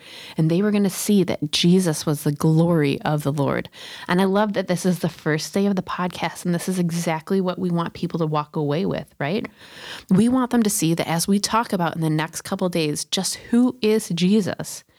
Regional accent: California, United States; I grew up in California, so I don't love the snow

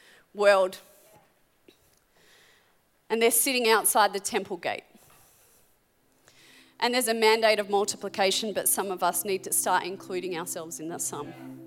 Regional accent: Australia; accent: Aussie; And hearing my Aussie accent, he naturally started to ask some questions, like what I was doing there.

